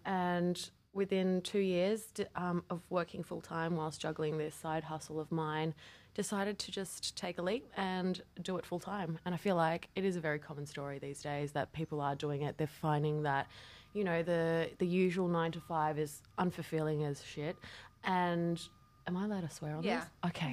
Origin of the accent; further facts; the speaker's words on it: Australia; So when you come, as an Australian, when you come to New York, you are instantly... like you feel a little bit overwhelmed